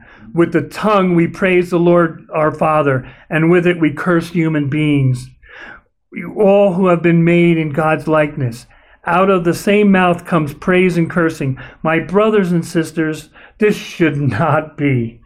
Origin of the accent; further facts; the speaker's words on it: New Jersey, United States; Sometimes I use the excuse I'm from North Jersey and I'm a sailor, but it's not good enough. It is not a good enough excuse. It is, the vernacular I grew up with was terrible.